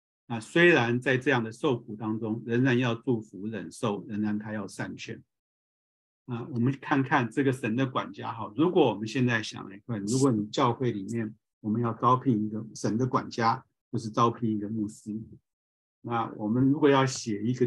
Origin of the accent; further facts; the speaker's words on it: China; 当然就像我们中国人希望我们的子女找到一个很会赚钱赚钱很多的一个工作